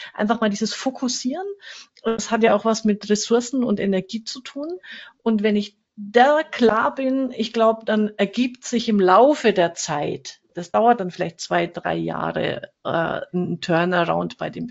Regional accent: Germany; Bei uns in Deutschland

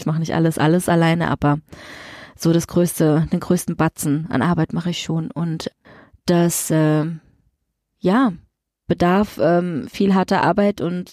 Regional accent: Freiburg, Baden-Württemberg, Germany; bin 35 Jahre alt, bin gebürtige Freiburgerin, lebe auch wieder hier in der Heimat.

